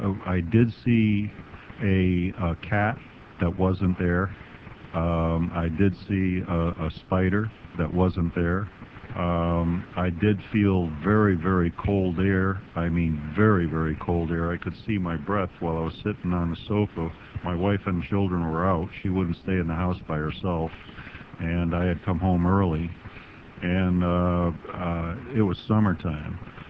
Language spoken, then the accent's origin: English; Northeast, United States; I grew up in the Northeast, spent my entire life there.